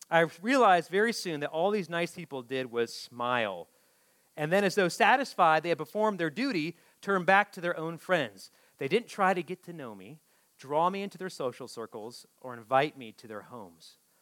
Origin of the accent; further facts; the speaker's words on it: Ohio, United States; Because I grew up in Ohio, and it's not as diverse, okay?